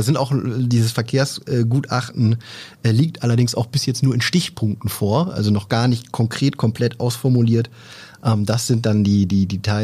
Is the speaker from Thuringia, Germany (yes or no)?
no; Oldenburg, Lower Saxony, Germany; ich bin Oldenburger